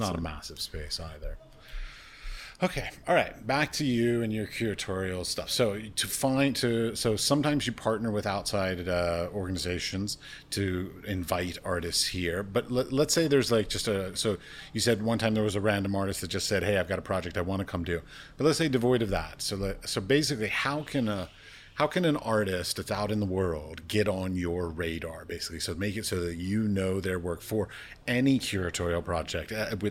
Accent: Washington, District of Columbia, United States; like where I was raised in Washington, mm-hmm. D.C. area.

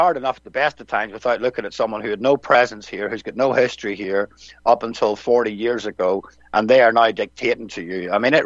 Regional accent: Ireland; I'm from Ireland. I've got English blood on my mother and my grandfather's side.

